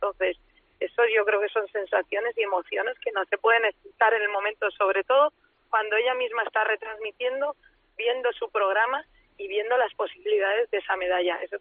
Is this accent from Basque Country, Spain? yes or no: no; Andalusia, Spain; somos de Sierra Nevada